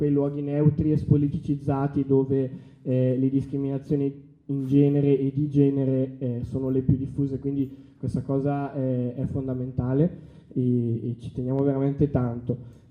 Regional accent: Bergamo, Lombardy, Italy; Poi in realtà oggi sono qua perché sono di Bergamo

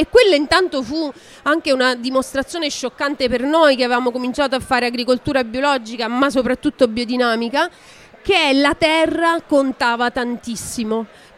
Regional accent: Sicily, Italy; essendo io siciliana, mi ricordava il Nerello Mascalese

